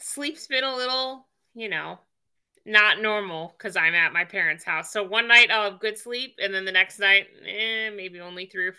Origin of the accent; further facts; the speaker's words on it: Chicago, Illinois, United States; now in New Orleans, United States; Chicago is my hometown